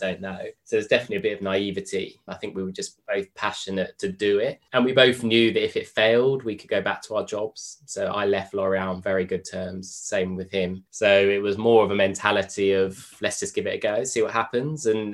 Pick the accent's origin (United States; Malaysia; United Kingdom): United Kingdom; London; I'm from London, so I knew the sort of landscape.